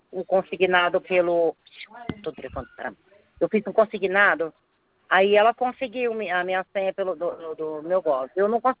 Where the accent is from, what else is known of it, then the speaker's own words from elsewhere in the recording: Franca, São Paulo, Brazil; E eu sou de Franca.